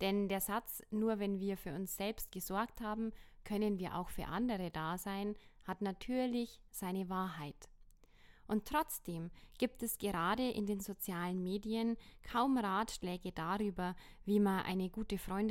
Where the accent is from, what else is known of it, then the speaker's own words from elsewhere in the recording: Bavaria, Germany; sagt man bei uns in Bayern